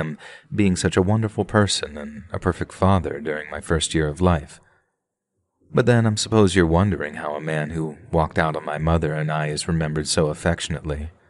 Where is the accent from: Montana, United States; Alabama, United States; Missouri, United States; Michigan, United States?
Missouri, United States; St. Louis; I'm from St. Louis, Missouri, and I'm a second-generation Bosnian American.